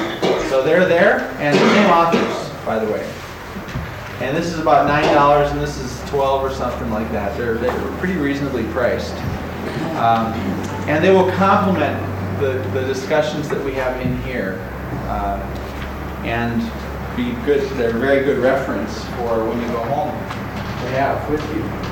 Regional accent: Seattle, Washington, United States; I'm from Seattle, and I am a Lutheran parish pastor there

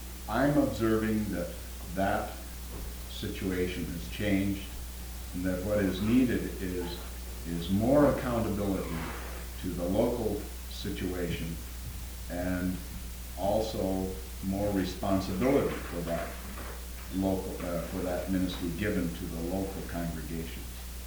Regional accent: Washington, United States; I'm from Eastern Washington.

